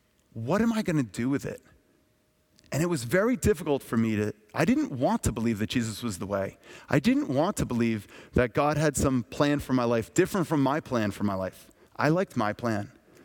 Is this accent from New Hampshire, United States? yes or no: yes; Hampton, New Hampshire, United States; I'm from Hampton, New Hampshire. That's just not the way we spoke.